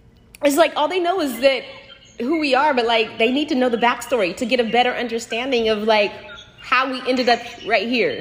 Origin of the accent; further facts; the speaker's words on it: California, United States; I mean, I'm from California. First generation born and raised. I've been in California since the 70s.